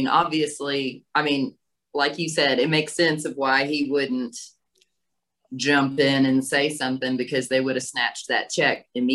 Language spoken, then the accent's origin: English; Savannah, Georgia, United States; moved away; I'm actually from Savannah, Georgia. My dad was a high school teacher.